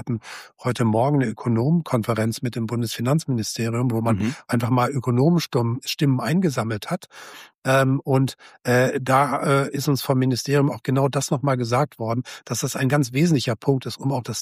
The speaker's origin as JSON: {"language": "German", "region": "North Rhine-Westphalia", "country": "Germany", "said": "Ich komme aus der Nähe von Bonn"}